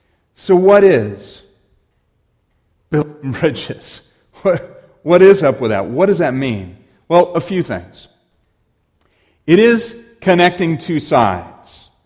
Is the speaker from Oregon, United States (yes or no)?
yes; Newberg, Oregon, United States; I grew up in Newburgh, Oregon. My dad was at George Fox College back then, now university.